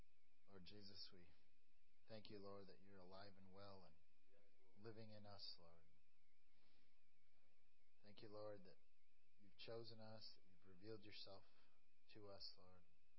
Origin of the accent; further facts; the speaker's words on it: Wisconsin, United States; moved away as an adult; now in Pennsylvania, United States; I was going to say my home state, but actually my home state is Wisconsin. And Pennsylvania, I'm a Pennsylvania transplant about 5 years ago.